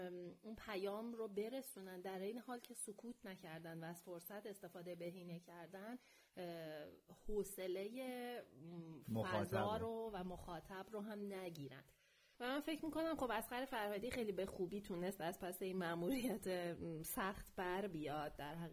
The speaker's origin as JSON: {"language": "Persian", "country": "Iran", "said": "ولی این توقع ماست به عنوان یک ایرانی."}